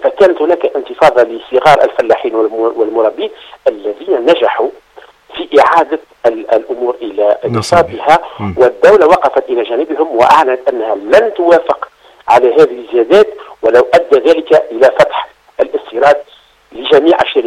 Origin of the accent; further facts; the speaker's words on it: Tunisia; إشكالية كبرى عندنا في تونس